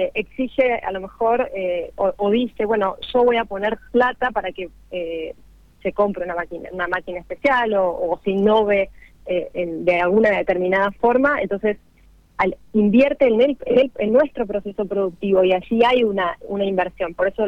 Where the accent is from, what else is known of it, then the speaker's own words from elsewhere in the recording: Santa Fe, Argentina; nosotros primero como santafesinos debemos analizar cuáles son esas exigencias del mercado destino